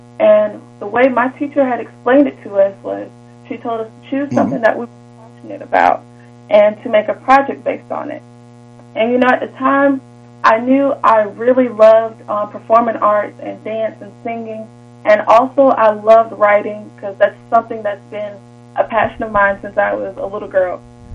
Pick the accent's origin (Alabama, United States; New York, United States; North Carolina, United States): North Carolina, United States; Raleigh; So, like I said, I'm from Raleigh, North Carolina.